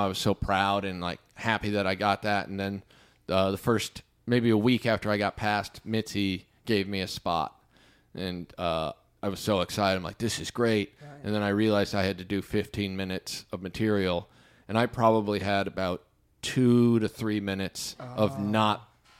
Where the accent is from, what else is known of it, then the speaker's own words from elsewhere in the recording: Kansas, United States; Like I said, I grew up in Kansas.